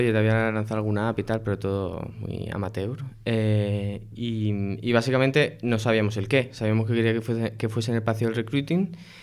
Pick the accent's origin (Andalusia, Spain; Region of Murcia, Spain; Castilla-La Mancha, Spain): Andalusia, Spain; Almería; now in Madrid, Spain; yo soy de Almería, pero estoy aquí en Madrid.